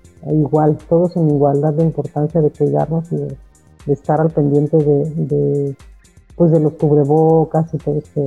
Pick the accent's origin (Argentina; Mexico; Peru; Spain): Mexico; como sociedad, como mexicanos, nos distinguimos por ser como muy, muy, de mucho calor humano